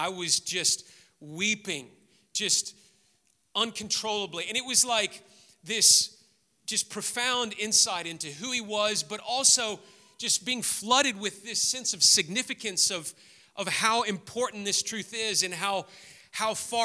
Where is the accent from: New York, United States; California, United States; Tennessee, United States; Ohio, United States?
Tennessee, United States; Memphis; I grew up in Memphis, lived in Memphis my whole life, and never once visited Graceland